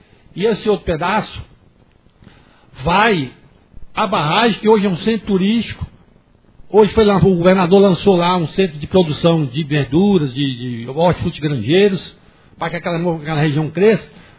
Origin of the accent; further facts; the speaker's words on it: Formosa, Goiás, Brazil; Sou nascido em Formosa, criado em Formosa, casei, moro aqui, não saio daqui de jeito nenhum